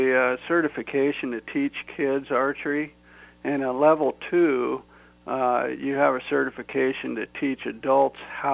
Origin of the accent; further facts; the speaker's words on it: Vancouver, British Columbia, Canada; Well, I spent most of my time outside the house, even when I was grounded.